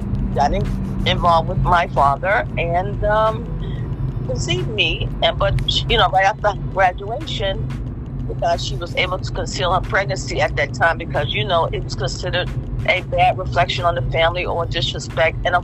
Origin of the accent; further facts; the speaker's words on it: New York, United States; No. In fact, I was born and raised in New York, but I was conceived in South Carolina.